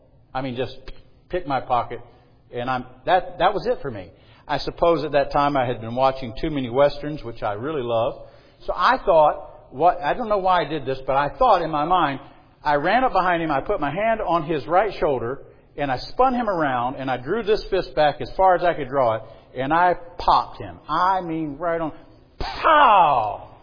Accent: Marion, South Carolina, United States; I started and pastored a church in my hometown in Marion, South Carolina.

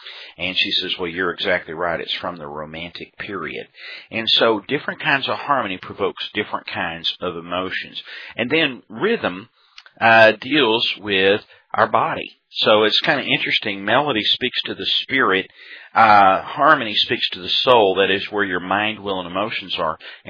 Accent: Texas, United States; the old country and western songs that I grew up with out in West Texas

